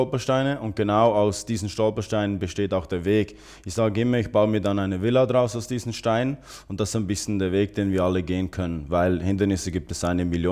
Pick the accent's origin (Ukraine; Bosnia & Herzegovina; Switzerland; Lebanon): Switzerland; weil wir kommen aus der Schweiz, aus einem kleinen Städtchen